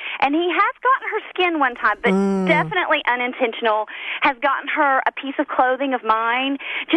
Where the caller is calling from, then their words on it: Arlington, Tennessee, United States; I'm calling from Arlington, Tennessee.